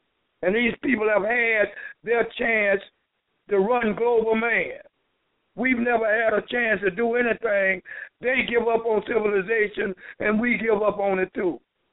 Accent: the South, United States; And I find it shocking growing up in Jim Crow South and what we knew and saw back then

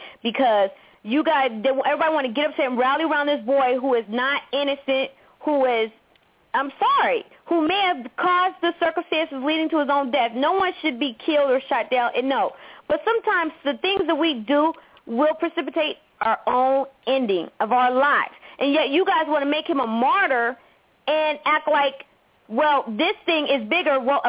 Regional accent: Youngstown, Ohio, United States; now in Blacklick, United States; Okay, now I grew up in Youngstown. Now that's the number one crime. Now I live in Blacklick, which is predominantly white.

